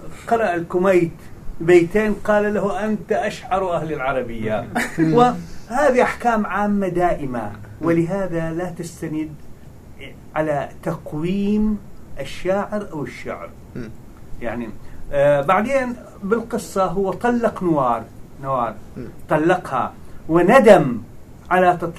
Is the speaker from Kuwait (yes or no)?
no; Iraq; إلى حد الآن عندنا في العراق شعراء